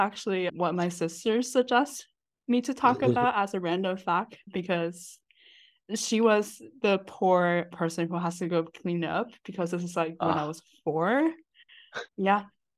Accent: Taiwan; I'm from Taiwan, and I accidentally murdered a gecko.

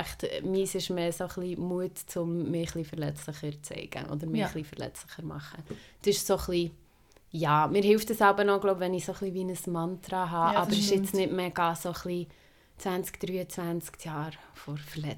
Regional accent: Bern, Switzerland; ich bin 29, ich bin in der Region Bern aufgewachsen und studiere im Moment Business Communication in Freiburg.

